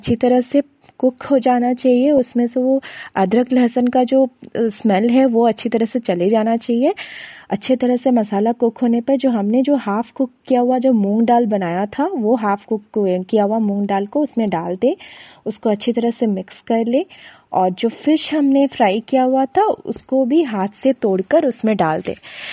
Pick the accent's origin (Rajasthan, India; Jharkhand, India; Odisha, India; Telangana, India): Odisha, India; Bhubaneswar; मैं उड़ीसा भुवनेश्वर से हूँ।